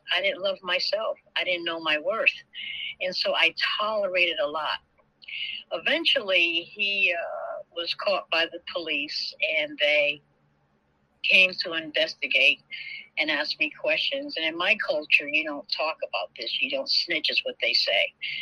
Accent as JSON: {"language": "English", "town": "New Haven", "region": "Connecticut", "country": "United States", "also_born_or_lived": "Atlanta", "moved": "yes", "said": "I'm from New Haven, and I left here and went to Atlanta in 1985 thinking I'd have a better life."}